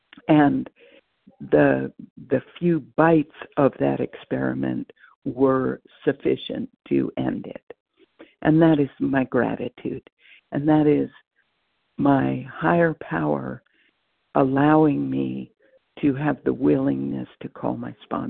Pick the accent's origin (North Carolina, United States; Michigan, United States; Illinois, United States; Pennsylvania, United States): North Carolina, United States; now in Massachusetts, United States; I am officially from North Carolina, although I'm currently in Massachusetts.